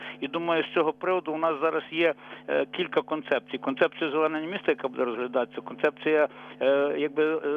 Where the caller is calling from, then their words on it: Ivano-Frankivsk, Ivano-Frankivsk Oblast, Ukraine; Івано-Франківська